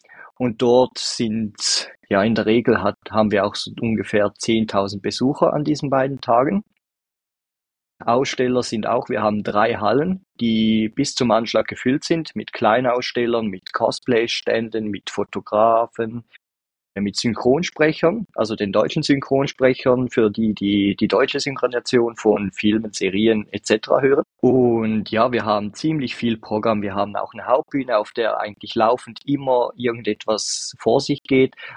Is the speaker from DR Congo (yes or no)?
no; Switzerland; accent: Swiss; man hört es wahrscheinlich schon an meinem Akzent an, aber ich komme aus der Schweiz.